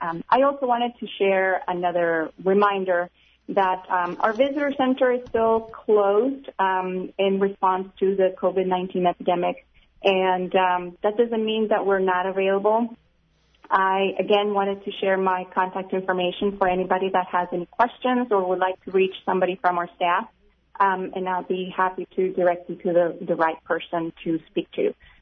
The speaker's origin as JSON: {"language": "English", "region": "Texas", "country": "United States", "said": "Still bracing for the winter because I'm coming from South Texas"}